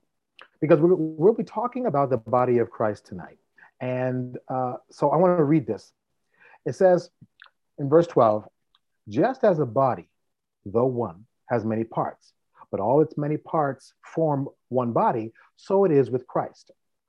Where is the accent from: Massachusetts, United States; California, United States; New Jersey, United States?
Massachusetts, United States; Boston; born there; I was born in Boston, but I love New York and I always have.